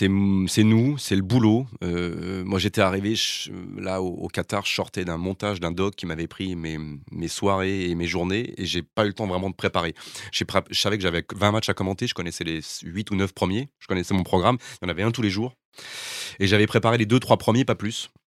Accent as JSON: {"language": "French", "town": "Lyon", "region": "Auvergne-Rhône-Alpes", "country": "France", "said": "Je suis lyonnais."}